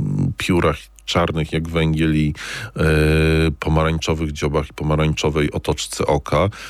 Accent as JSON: {"language": "Polish", "town": "Warsaw", "region": "Masovian Voivodeship", "country": "Poland", "tie": "born there", "said": "Tak, to ja jestem z urodzenia warszawiakiem i w Warszawie nie mamy tylu kosów."}